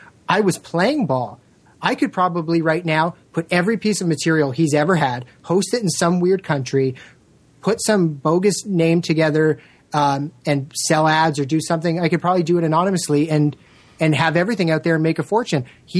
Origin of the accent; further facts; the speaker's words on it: Canada; I'm from Canada, but I'm not a hippie.